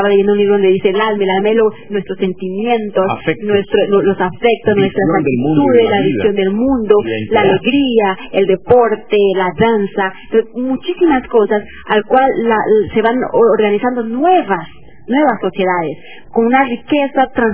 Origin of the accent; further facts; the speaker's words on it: Colombia; moved away; Yo soy colombiana.